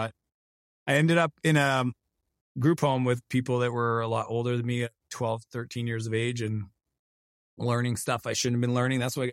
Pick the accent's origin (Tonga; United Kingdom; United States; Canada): Canada; the province I grew up in Canada